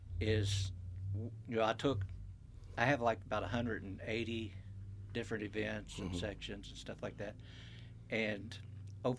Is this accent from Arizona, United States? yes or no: no; Louisville, Kentucky, United States; So, well, I grew up in Louisville, and I moved around here about 20.